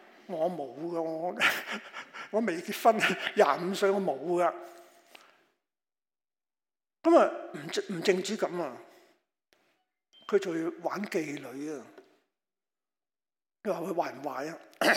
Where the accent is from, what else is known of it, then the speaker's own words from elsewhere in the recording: China; 我必須要提一提我哋中國人成日請人食飯嗰個習慣啊